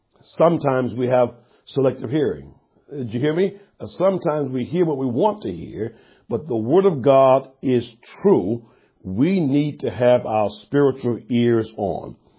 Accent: Live Oak, Florida, United States; I grew up on Martin Street. That was my street, Martin Street in Live Oak, Florida.

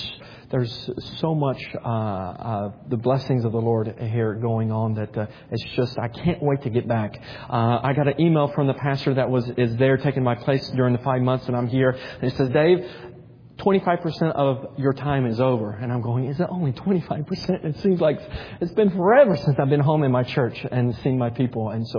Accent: United States; And I'm an American. I'm through and through American. I bleed red, white, and blue.

